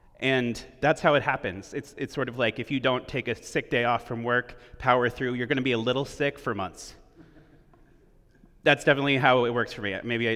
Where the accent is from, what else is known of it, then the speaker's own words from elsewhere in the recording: United States; I think it's especially important for us as American Christians to be confronted with this idea of grief, because I feel like in the West, in the United States in particular, we really have an anemic grief process.